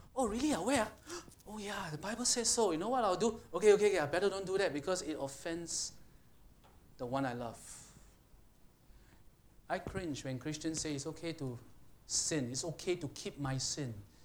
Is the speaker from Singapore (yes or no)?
yes; Singapore; I'm a Singaporean.